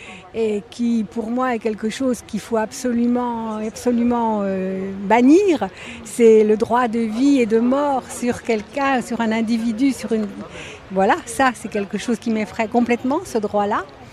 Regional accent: Auxerre, Bourgogne-Franche-Comté, France; Je viens d'Auxerre, dans Lyon.

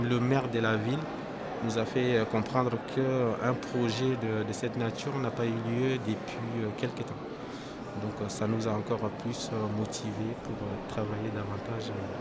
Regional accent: Chad; d'une part, je suis natif du Tchad, donc j'ai vécu là-bas, donc j'ai fait une partie de mes études là-bas

